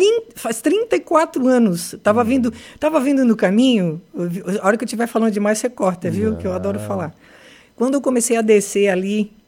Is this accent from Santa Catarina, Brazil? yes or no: yes; Nova Veneza, Santa Catarina, Brazil; Eu sou natural de São Bento Baixo, Nova Veneza.